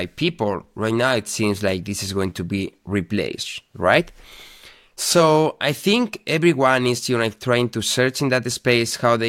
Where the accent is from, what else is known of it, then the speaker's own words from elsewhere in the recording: Spain; English is a second language; I'm from Spain, so I'm traveling with Iberia.